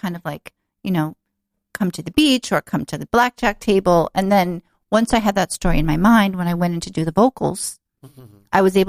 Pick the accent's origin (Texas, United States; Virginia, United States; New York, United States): New York, United States; New York City; also born or lived in Hollywood, Florida; I was born in New York City.